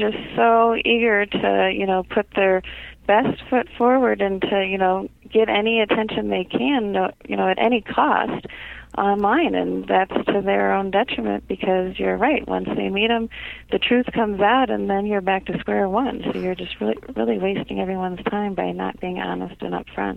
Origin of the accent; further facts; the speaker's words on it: St. Louis, Missouri, United States; now in Omaha, United States; I'm from St. Louis, go-karts.